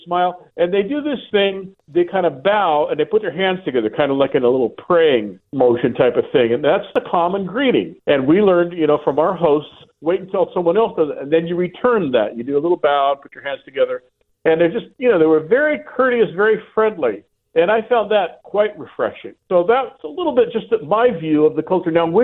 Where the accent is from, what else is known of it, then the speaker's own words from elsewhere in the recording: San Diego, California, United States; I say, you know, I'm from San Diego.